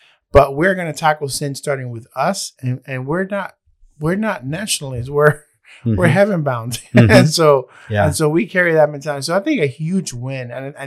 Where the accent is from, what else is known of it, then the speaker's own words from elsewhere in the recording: Cuba; English is a second language; it's hard for me to say I'm from Cuba because I'm so used to not even saying that.